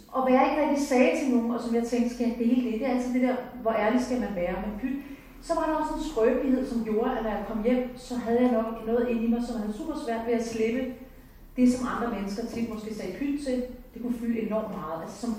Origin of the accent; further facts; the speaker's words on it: Gilleleje, Capital Region of Denmark, Denmark; Hvis jeg sådan skal lave en præsentation af mig selv, så er jeg vokset op i Gilleleje